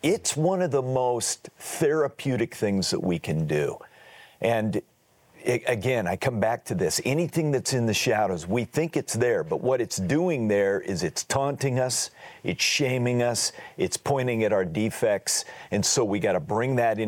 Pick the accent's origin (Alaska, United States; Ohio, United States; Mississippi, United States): Alaska, United States; Now, Randy, I'm from Alaska. I'll get a dog team to Nome, right?